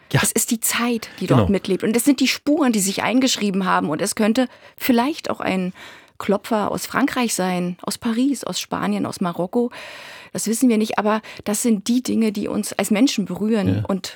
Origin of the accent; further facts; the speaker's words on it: Berlin, Germany; also born or lived in Dresden; Ich bin in Dresden geboren, in Berlin groß geworden.